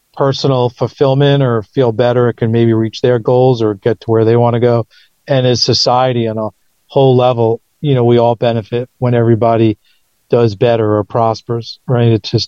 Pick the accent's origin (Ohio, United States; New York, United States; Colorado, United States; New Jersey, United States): New York, United States; New York City; So I said, you know, I grew up in New York City. I'm happy to go. I'm not really scared of too much.